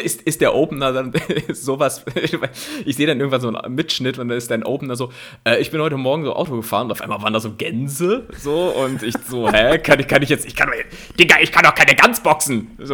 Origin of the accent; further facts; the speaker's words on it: Landau, Rhineland-Palatinate, Germany; Hier, Landau. Landau, kennst du das? Ist hier so in der Nähe.